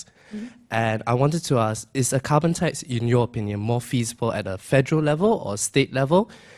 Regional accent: Singapore; I'm from Singapore doing economics here.

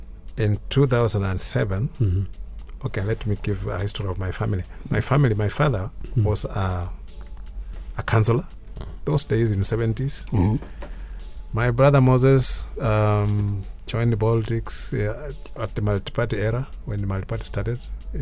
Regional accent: India; now in Nairobi, Kenya; When I came from India

